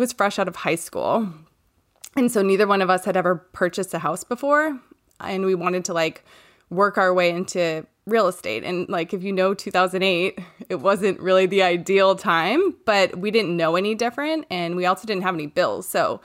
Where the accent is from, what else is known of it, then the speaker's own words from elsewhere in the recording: Maine, United States; I'm from Maine, and I live here with my husband, Ross